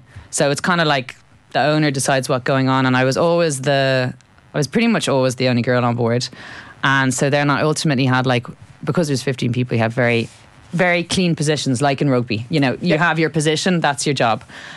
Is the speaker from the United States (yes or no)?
no; Ireland; as a girl growing up in Ireland